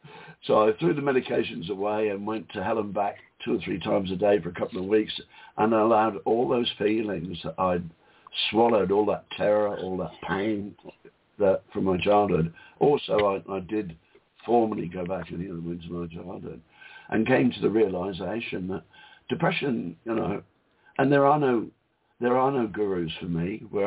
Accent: England, United Kingdom; I said, no, I'm English.

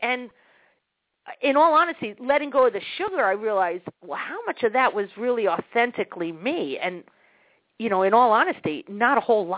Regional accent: Brooklyn, New York, United States; my family, we didn't hit in my family. We're Jews from Brooklyn, New York. We scream.

